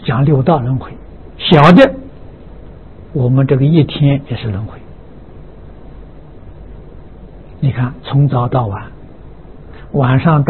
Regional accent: China; 那我们中国人讲啊，半夜子时啊

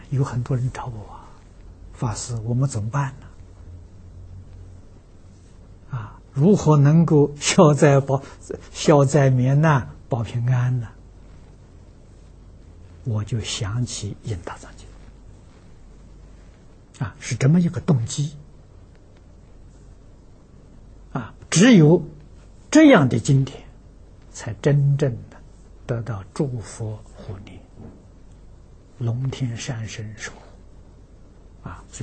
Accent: Anhui, China; 我记得我小时候，我是安徽人，啊，我在10几岁那个时候

